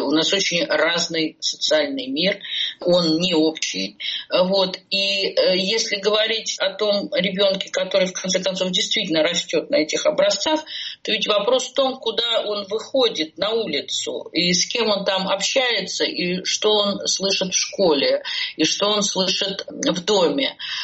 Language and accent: Russian; Moscow, Russia; я, девочка, которая росла в Бабушкине там в юности